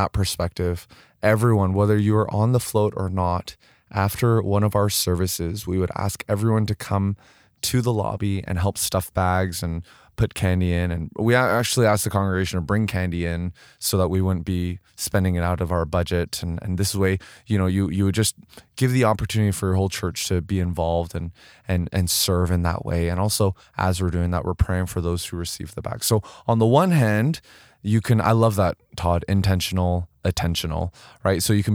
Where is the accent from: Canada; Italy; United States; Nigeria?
Canada; Vancouver, British Columbia; now in Edmonton, Canada; growing up in Vancouver, but I definitely don't think that there are Christmas parades here in Edmonton.